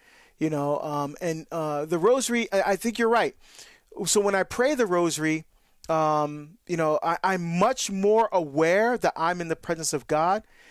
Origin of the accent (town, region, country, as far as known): Hillside, New Jersey, United States; born or raised there